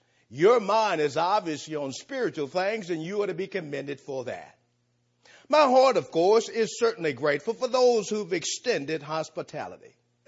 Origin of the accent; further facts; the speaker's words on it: Houston, Texas, United States; I'm from Houston, Texas. Why would I be so happy about cold weather?